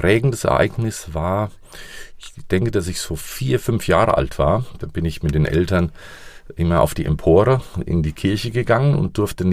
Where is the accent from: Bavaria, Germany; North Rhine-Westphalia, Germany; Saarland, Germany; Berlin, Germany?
Bavaria, Germany; Aschaffenburg; now in Fulda, Germany; Ich komme aus der Gegend von Aschaffenburg, bin jetzt seit 30 Jahren hier in Fulda als Domkapellmeister und leite die Chöre am Fuldaer Dom.